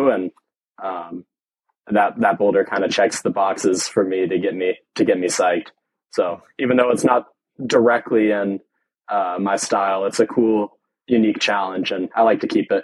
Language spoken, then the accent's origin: English; Suwanee, Georgia, United States; I grew up in Suwanee, Georgia, which is a suburb that's like 30 minutes north of Atlanta.